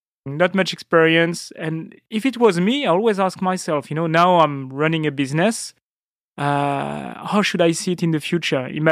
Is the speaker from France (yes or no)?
yes; Beaune, Bourgogne-Franche-Comté, France; I haven't moved very far, actually. I grew up in Beaune, was born there in 1975. My family is attached to Beaune, but family had absolutely no vineyards. But my parents had a flower shop.